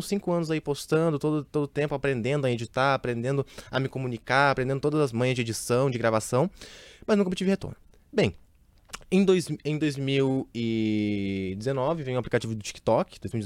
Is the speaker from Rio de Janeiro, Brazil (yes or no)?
no; Brasília, Federal District, Brazil; now in São Paulo, Brazil; Então, eu nasci em Brasília, que é uma cidade bem distante, entendeu? É tipo a capital do Brasil.